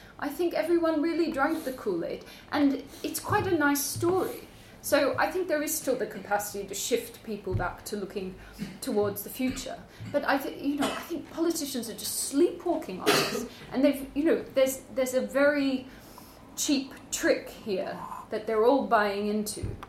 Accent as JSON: {"language": "English", "country": "United Kingdom", "said": "what are the defining characteristics of being British? What makes us Brits?"}